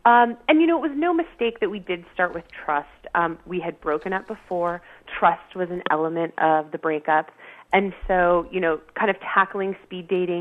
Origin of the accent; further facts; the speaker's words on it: Napa, California, United States; So we went out with my high school sweetheart, who still lived in my hometown in Napa, California.